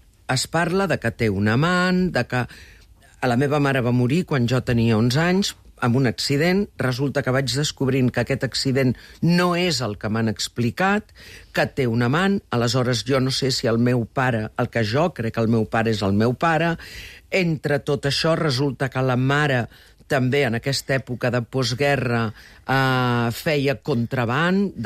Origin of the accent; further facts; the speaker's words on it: Fornalutx, Balearic Islands, Spain; el pare era de Mallorca i jo he viscut tota la meva infància a Fornalutx, un poble molt bonic, molt petit.